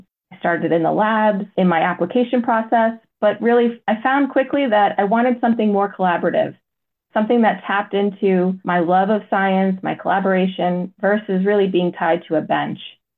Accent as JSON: {"language": "English", "region": "New Jersey", "country": "United States", "tie": "born or raised there", "said": "Growing up in New Jersey, I spent my summers at the beach and the shore and really was interested in what was happening under the sea."}